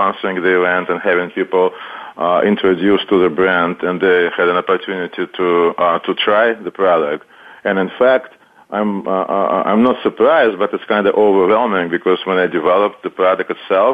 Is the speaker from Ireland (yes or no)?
no; Russia; English is a second language; because I'm from Russia also